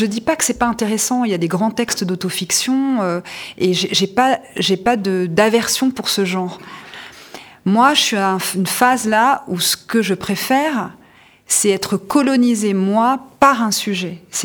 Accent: Le Havre, Normandy, France; also born or lived in Toulon; Le fait que j'ai passé 18 ans au Havre, je suis née à Toulon. Je veux dire, la mer est un espace extrêmement important chez moi, y compris symboliquement, parce que je suis d'une famille où les hommes étaient marins au long cours.

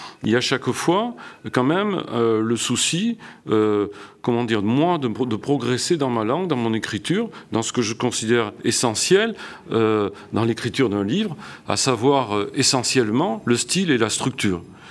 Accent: Nouvelle-Aquitaine, France; j'ai grandi près de Saint-Seurin, j'ai eu beaucoup d'attaches familiales de ce côté-là. Je me sens également très français

